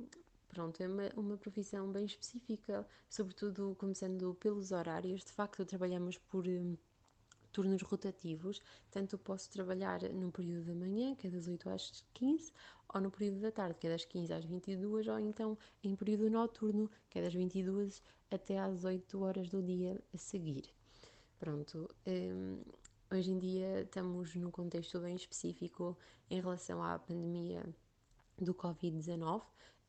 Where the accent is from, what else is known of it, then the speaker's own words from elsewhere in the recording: Paris, Île-de-France, France; now in Queluz, Portugal; tenho 24 anos, sou lusó-francesa, de facto nasci em Paris e estudei lá e vivi uma grande parte da minha vida. Embora hoje em dia viva em Portugal, moro em Queluz